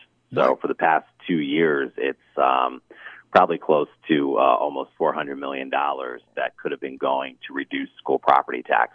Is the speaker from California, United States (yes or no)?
no; Pennsylvania, United States; Red Lion School District, I'm from York County. So Red Lion School District actually paid off a school building.